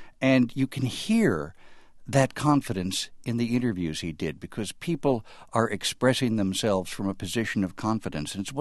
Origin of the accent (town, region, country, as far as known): Chicago, Illinois, United States